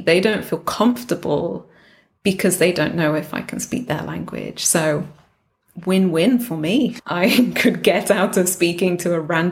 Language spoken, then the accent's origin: English; England, United Kingdom; now in South Korea; So if I answer in Korean, they probably can guess that I'm English from my accent.